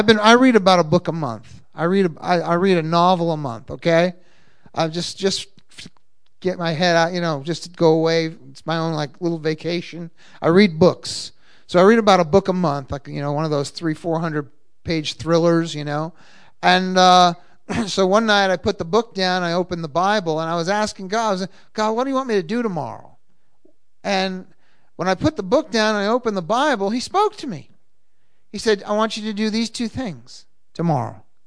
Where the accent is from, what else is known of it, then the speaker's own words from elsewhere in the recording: Cape Cod, Massachusetts, United States; also born or lived in Boston; I'm from Boston. I grew up on Cape Cod, the most beautiful beaches.